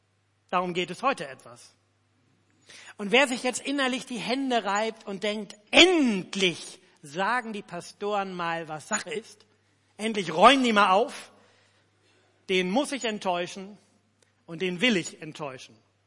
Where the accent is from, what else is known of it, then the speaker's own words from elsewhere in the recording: Pinneberg, Schleswig-Holstein, Germany; ich war als Kind im Gemeindehaus in Pinneberg groß geworden.